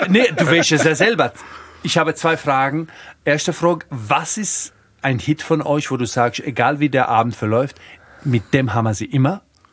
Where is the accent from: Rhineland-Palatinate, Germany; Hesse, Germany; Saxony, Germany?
Rhineland-Palatinate, Germany; meine Heimat ist tatsächlich die Pfalz.